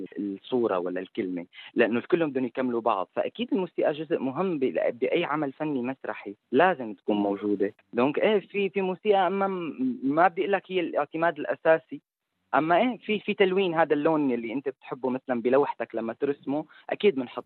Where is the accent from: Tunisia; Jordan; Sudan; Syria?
Syria; بالأخير نحن ما بدي قلك كسوريين بس كسوريين